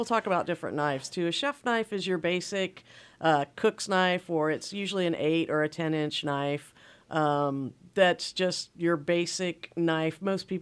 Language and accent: English; Indianapolis, Indiana, United States; Yeah, I'm actually from Indianapolis, Indiana